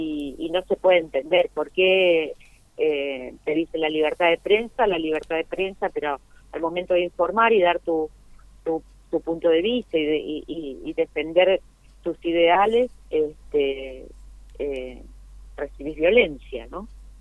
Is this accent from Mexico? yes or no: no; San Luis, Argentina; born there; now in Mendoza, Argentina; y esperemos llegar a San Luis también, que es mi ciudad natal. Así que me encantaría llevarla a mi pueblo.